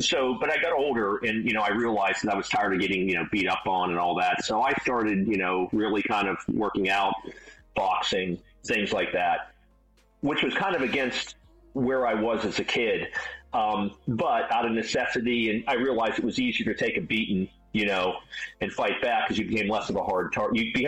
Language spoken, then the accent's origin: English; Pittsburgh, Pennsylvania, United States; So I grew up in Pittsburgh. I grew up in Aetna in the, you know, 70s, 80s, to a young parents.